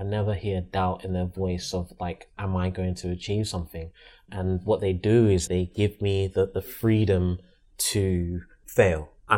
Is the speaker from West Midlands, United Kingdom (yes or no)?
no; London, United Kingdom; born there; I was born in Central Middlesex.